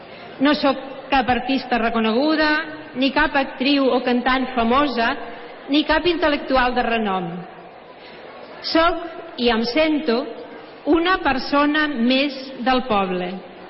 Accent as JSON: {"language": "Catalan", "town": "La Bisbal de Falset", "region": "Catalonia", "country": "Spain", "tie": "born there", "lives_now": "Roda de Berà, Spain", "said": "El meu poble de naixement no és Roda. Vaig néixer a la Bisbal de Falset, un petit poble del Priorat. Se'm deu notar amb la parla. Però em sento rodenca i m'estimo Roda."}